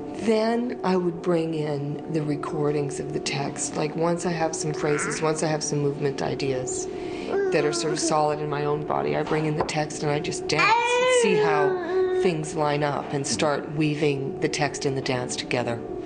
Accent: Vancouver, British Columbia, Canada; I'm from Vancouver and I did a degree in visual art at Simon Fraser.

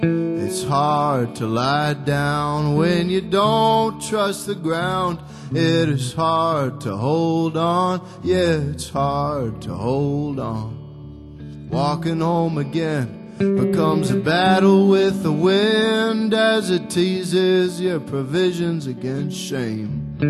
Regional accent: United States; I wish I knew one in your language, but I don't, because I'm an American.

